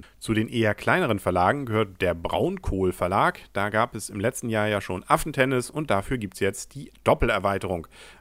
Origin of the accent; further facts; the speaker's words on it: Schleswig-Holstein, Germany; für mich als Schleswig-Holsteiner natürlich spannend, dass es bei DLP Games ein Spiel gibt, das sich um Lübeck dreht.